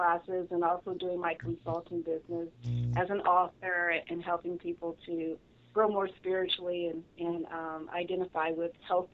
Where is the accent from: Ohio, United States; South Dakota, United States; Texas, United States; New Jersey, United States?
Ohio, United States; Akron; moved away as an adult; now in Charlotte, United States; I have lived here for almost 9 years now. I'm originally from the Ohio area, Akron, Ohio.